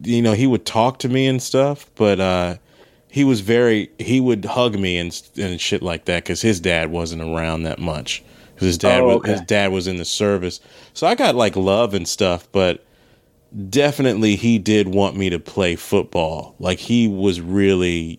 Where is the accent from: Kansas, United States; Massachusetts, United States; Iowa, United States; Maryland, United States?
Maryland, United States; I grew up in Maryland, but I would say around 13, 14, it was over.